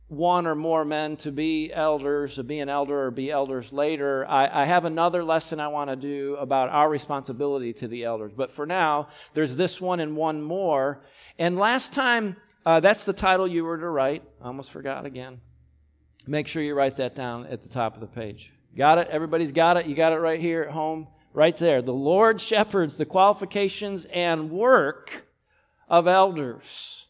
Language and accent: English; New York, United States; but now I'm from New York, so my family back home in New York's very restrictive.